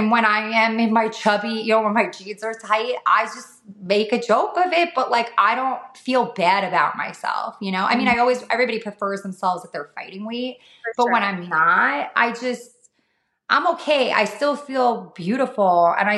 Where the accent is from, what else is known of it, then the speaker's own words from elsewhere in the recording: New York, United States; Like I'm from New York too. Like I hate to like be like that, but it is true. It's a mentality.